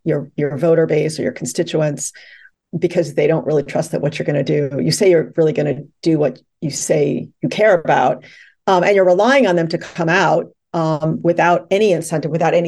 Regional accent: New York, United States; my experience as a New York citizen, as a New Yorker

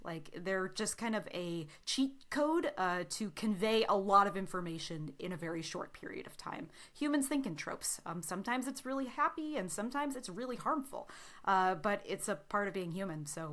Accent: Pasco, Washington, United States; Maybe my dad, like maybe growing up in Pasco

